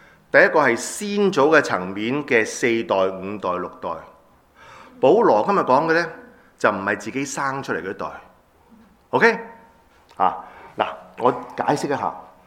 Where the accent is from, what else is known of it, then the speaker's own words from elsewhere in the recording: China; 但我哋中國人咧